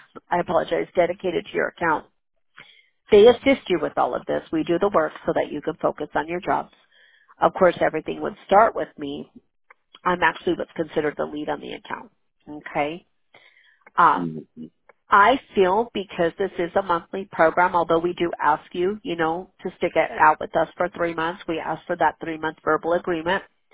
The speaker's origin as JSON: {"language": "English", "region": "West Coast", "country": "United States", "said": "I've had people ask me if I'm from the South, because I guess my name's popular in the South. I have no idea. I'm like, no, I'm from the West Coast."}